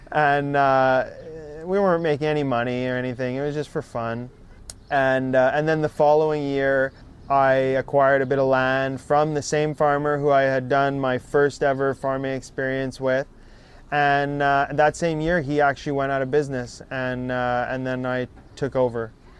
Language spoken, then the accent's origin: English; Montreal West, Quebec, Canada; I grew up in Montreal West. Yeah, which is right next to NDG.